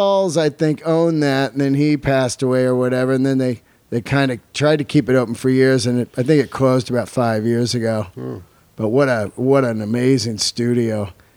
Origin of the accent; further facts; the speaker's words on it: California, United States; I grew up in the Bay Area, you know.